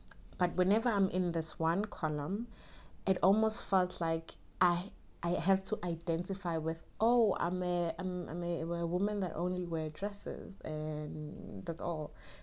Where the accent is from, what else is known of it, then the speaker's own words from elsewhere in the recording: Soweto, Gauteng, South Africa; So growing up in Soweto, my pyramids were kind of limited.